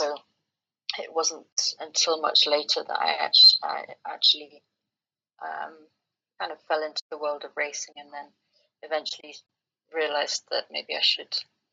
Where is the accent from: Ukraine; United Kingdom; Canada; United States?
United Kingdom; London; Well, I'm from London, the outskirts of London.